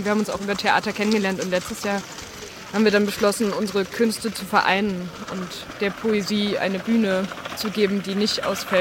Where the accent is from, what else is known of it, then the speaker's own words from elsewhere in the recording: Bremen, Germany; Und wir kommen beide aus Bremen.